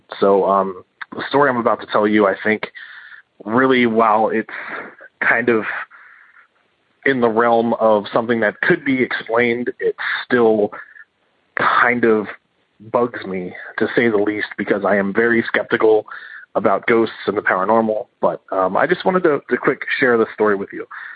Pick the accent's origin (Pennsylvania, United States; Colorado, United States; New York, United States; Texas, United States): Pennsylvania, United States; Philadelphia; I am from Philadelphia, Pennsylvania.